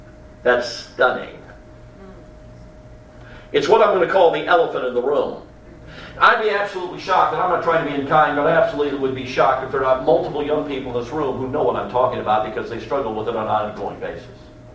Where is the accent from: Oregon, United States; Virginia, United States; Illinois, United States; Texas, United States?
Illinois, United States; Chicago; I grew up in Chicago.